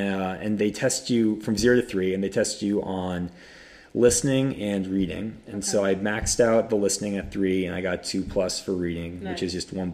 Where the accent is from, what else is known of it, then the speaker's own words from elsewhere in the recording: Connecticut, United States; So I'm technically the most southwestern town in New England.